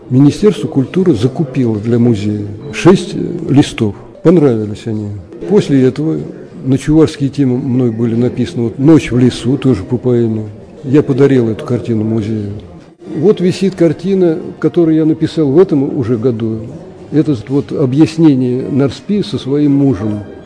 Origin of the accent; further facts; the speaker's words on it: Nizhny Novgorod, Nizhny Novgorod Oblast, Russia; moved away; Я когда приехал сюда в 63-м году, сам-то я из Нижнего Новгорода